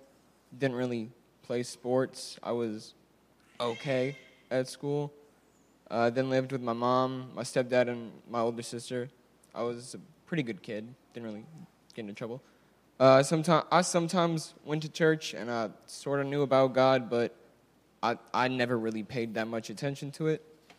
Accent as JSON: {"language": "English", "region": "North Carolina", "country": "United States", "tie": "born or raised there", "said": "I grew up in North Carolina with both my mom and my dad and my older sister."}